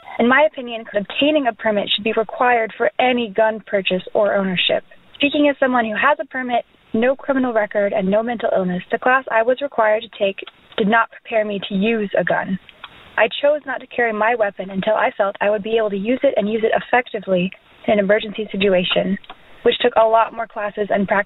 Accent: Orlando, Florida, United States; I'm from Orlando, Florida.

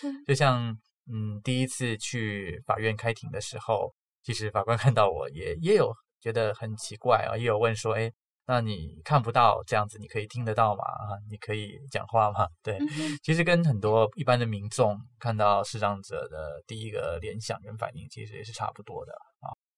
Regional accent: Wenzhou, Zhejiang, China; moved away as an adult; now in Taiwan; 那我呢是来自中国大陆啊，然后我的家是在浙江省的温州市，就是温州大馄饨的那个温州

